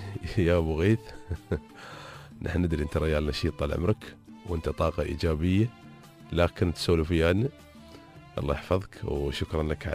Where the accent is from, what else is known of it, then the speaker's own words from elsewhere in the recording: Dubai, United Arab Emirates; سمعت طيب بس عن النفاف اللي عندنا في دبي